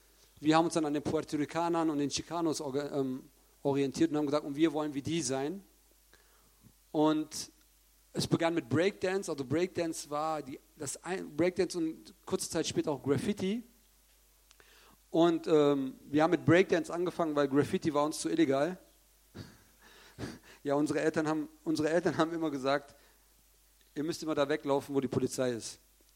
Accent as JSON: {"language": "German", "town": "Cologne", "region": "North Rhine-Westphalia", "country": "Germany", "said": "Es ist so, dass ich 1973, darum bin ich auch kein Türke, ich bin Kölner. Ich bin 1973 in Köln geboren."}